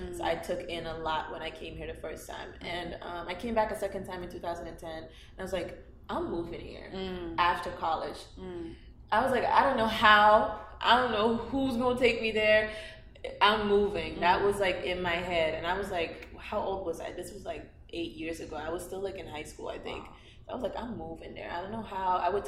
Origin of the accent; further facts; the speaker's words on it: Netherlands; English is a second language; also born or lived in Guinea / Belgium; I'm from Guinea, and I grew up in the Netherlands, which is in Europe, and I moved to Belgium with my family a few years ago. I mean, it's been like 10 years now, but yeah, so I moved to Belgium, and that's where I was raised, the Netherlands and Belgium